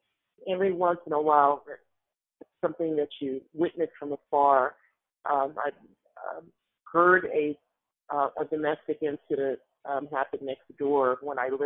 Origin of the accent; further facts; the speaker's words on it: Cleveland, Ohio, United States; But growing up in Cleveland, Ohio, it's almost as if the way that the press would tell you gun violence didn't happen in the suburbs.